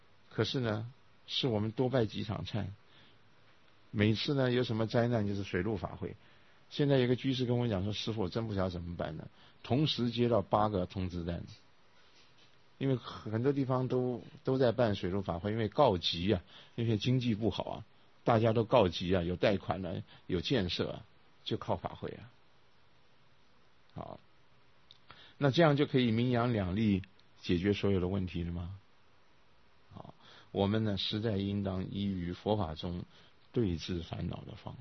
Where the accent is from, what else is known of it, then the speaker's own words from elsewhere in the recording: China; 我们中国人有没有安心之道啊